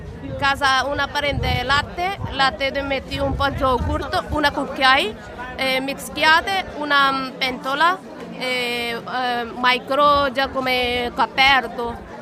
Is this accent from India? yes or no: yes; India; Italian is a second language; now in Italy; No, italiano no. Sono indiano.